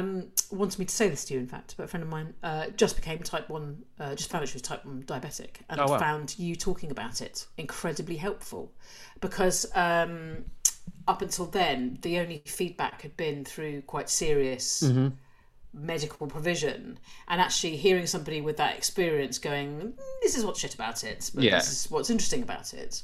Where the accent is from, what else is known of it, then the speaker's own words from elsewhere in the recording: Edinburgh, Scotland, United Kingdom; I grew up in Edinburgh, really, certainly performance-wise.